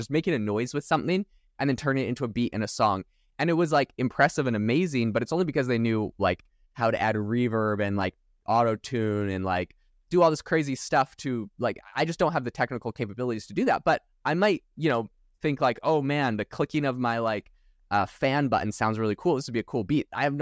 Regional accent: Canada; now in United States; I'm from Canada, but I don't live there.

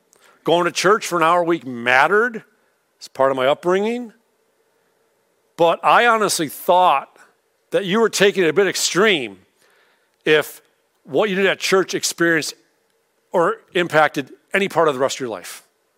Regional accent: Clinton Township, Michigan, United States; Now, I was born and raised in the Catholic Church in Clinton Township

